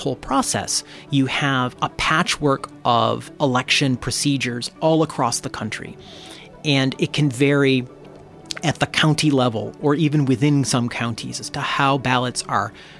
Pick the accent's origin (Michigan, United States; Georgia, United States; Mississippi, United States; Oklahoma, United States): Michigan, United States; Yeah, in Michigan. I grew up in Michigan. You can vote for county drain commissioner.